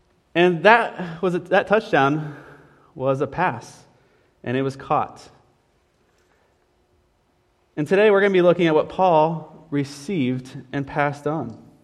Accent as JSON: {"language": "English", "region": "Indiana", "country": "United States", "tie": "born or raised there", "said": "Growing up in Indiana, I had lots of fun memories of the fall."}